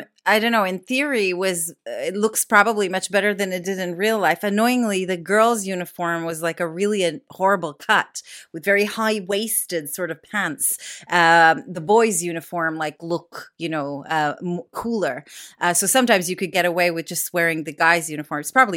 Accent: Jerusalem, Jerusalem District, Israel; And also I grew up in Jerusalem. So there's a big difference between Jerusalem and Tel Aviv.

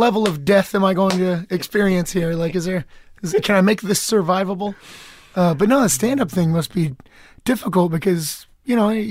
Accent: Lexington, Kentucky, United States; But I'm from Lexington, which it's like the second biggest city.

